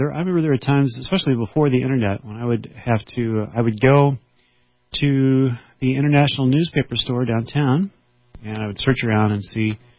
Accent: Texas, United States; And I get all excited because I grew up in Texas.

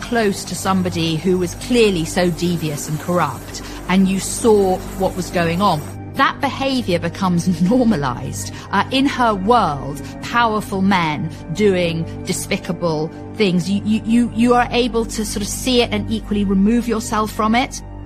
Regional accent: Oxford, South East England, United Kingdom; I grew up in Oxford

